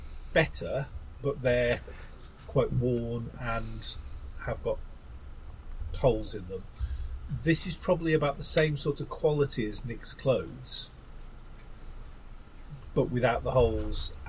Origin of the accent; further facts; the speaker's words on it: United Kingdom; We are British and we are proud of it.